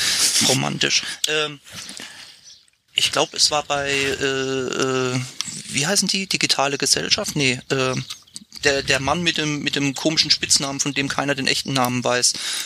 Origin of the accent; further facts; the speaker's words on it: Rhineland-Palatinate, Germany